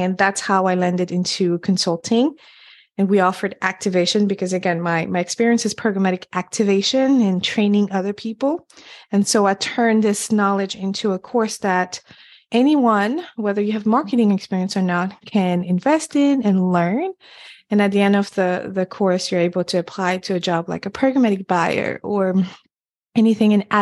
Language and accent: English; Senegal; first language French; English is a second language; the only person that had an accent, you know, originally from Senegal. My first language is French.